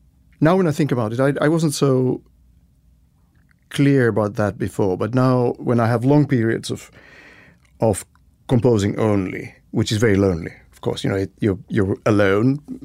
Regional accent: Helsinki, Uusimaa, Finland; English is a second language; I was born and raised in Helsinki, Finland.

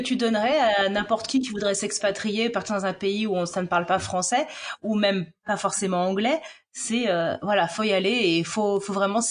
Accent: France; now in Poland; Je suis français, mais je parle polonais.

